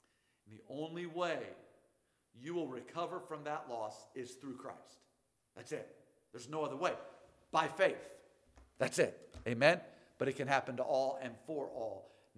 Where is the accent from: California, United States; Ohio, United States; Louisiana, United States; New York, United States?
Ohio, United States; Akron; I grew up in Akron, Ohio, and I thought, I feel sorry for everybody not born here.